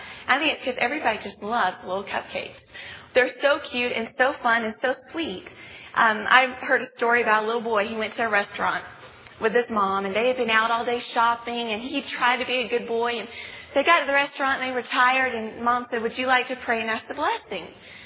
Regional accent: Bible Belt, United States; I grew up in the Bible Belt back east, and I've been to a lot of churches

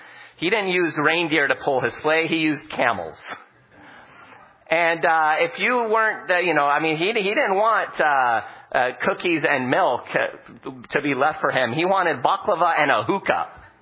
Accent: Lebanon; now in United States; You know, when I came here from Lebanon, I immediately noticed how so different things were from where I grew up.

